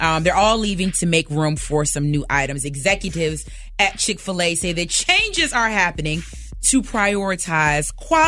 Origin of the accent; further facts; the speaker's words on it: Virginia, United States; Number two, I'm giving it to … being that I'm from Virginia